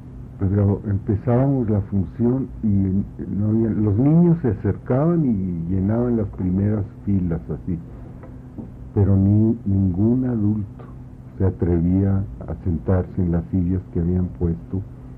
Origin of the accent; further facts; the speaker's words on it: Coahuila, Mexico; aunque yo soy de Coahuila